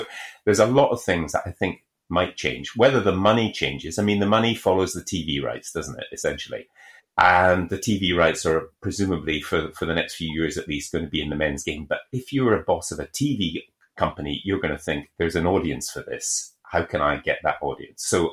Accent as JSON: {"language": "English", "region": "Scotland", "country": "United Kingdom", "said": "I am a Scottish person"}